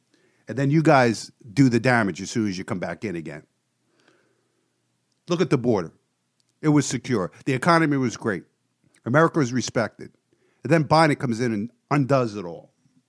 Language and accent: English; New Jersey, United States; I'm from New Jersey. And we don't miss words here.